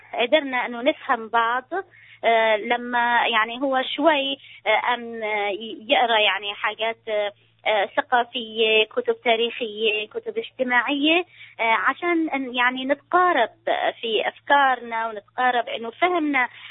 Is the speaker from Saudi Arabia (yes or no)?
no; Syria; من سوريا، عندي بنتين وأنا خريجة كلية